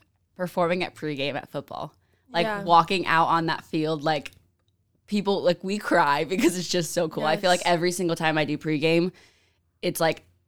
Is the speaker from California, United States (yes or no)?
yes; San Diego, California, United States; now in Boise, United States; So I'm from San Diego, California. I went to Mount Carmel High School. I was on their dance team there.